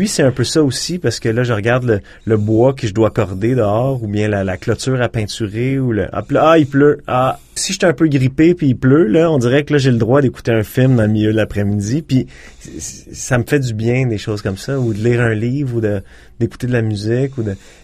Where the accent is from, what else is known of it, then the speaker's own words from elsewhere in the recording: Montreal, Quebec, Canada; Je suis né à Montréal, j'ai passé les 30 premières années de ma vie là. Alors, je pense que peu importe où je vais décider d'aller vivre, je reste un Montréalais.